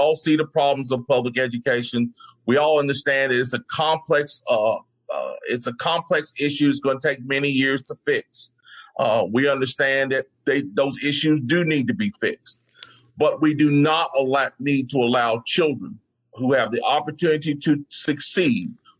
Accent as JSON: {"language": "English", "town": "Greensboro", "region": "North Carolina", "country": "United States", "tie": "born or raised there", "said": "My hometown, Greensboro, has recently been ranked as the number 10th most dangerous city to live in the United States."}